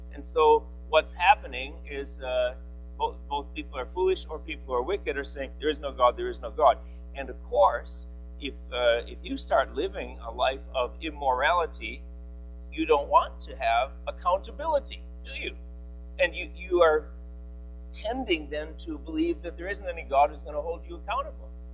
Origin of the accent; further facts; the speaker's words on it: Eau Claire, Wisconsin, United States; moved away as an adult; also born or lived in Boston; and then we're driving back from Eau Claire, Wisconsin, where I grew up